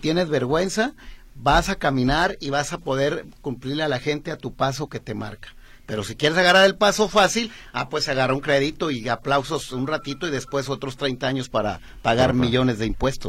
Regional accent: Tonalá, Jalisco, Mexico; los habitantes en Tonalá que decimos que nacimos en Tonalá, físicamente no nacimos, nacimos en una clínica fuera del municipio y nos registraron en Tonalá.

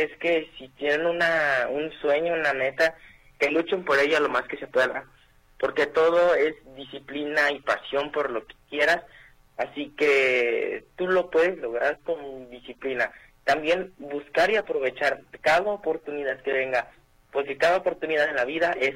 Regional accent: Mexico; nunca olvidaré mi país de origen, México.

